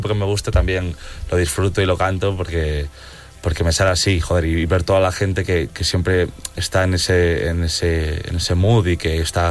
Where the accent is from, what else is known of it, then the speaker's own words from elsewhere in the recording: Ponferrada, Castile and León, Spain; En Ponce sí, porque yo soy de Ponferrada, pero en León no.